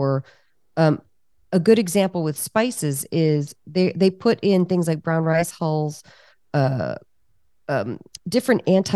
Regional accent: United States; I'm American. I can throw my country under the bus.

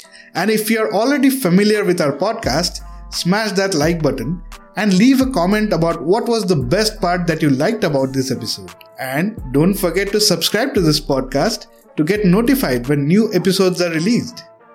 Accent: Guwahati, Assam, India; I'm from Guwahati also.

